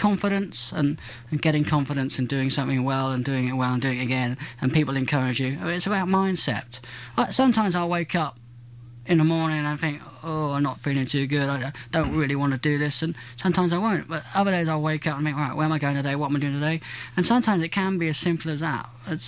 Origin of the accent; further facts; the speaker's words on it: England, United Kingdom; I've always grown up in England, people are quite mo